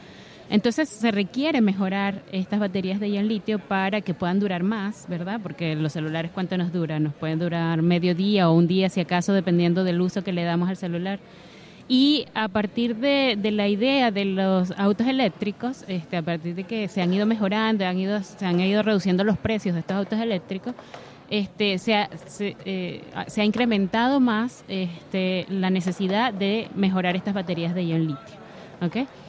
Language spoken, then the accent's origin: Spanish; Venezuela; now in Chile; No, yo soy venezolana.